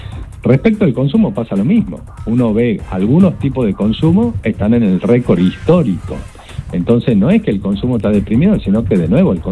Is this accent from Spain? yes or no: no; Argentina; Los argentinos tenemos casi un PBI metido en el colchón.